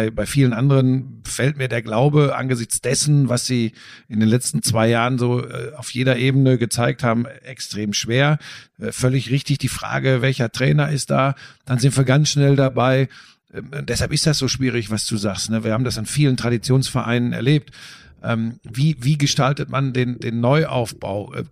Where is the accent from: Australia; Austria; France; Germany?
Germany; Bottrop, North Rhine-Westphalia; ich bin im Ruhrgebiet aufgewachsen. Ich komme aus Bottrop, ja, Gladbeck, Bottrop, das ist alles nah dran an Gelsenkirchen.